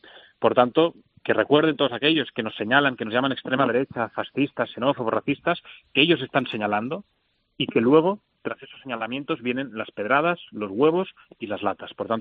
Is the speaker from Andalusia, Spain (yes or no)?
no; Catalonia, Spain; como catalanes que somos, como tan catalanes que somos como el separatismo